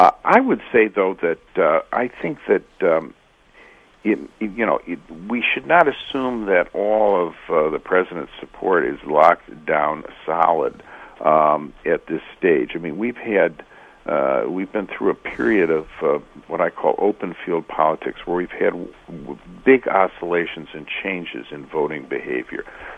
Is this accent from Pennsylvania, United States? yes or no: no; Michigan, United States; I'm old enough that I grew up in Michigan, which was a kind of a class warfare politics in the 1950s and 60s.